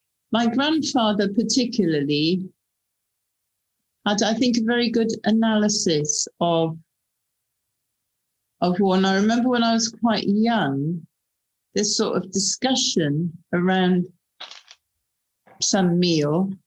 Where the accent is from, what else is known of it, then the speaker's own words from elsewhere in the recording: Wales, United Kingdom; I grew up in Wales in a family that was sort of quite divided, I think, over the issue of peace.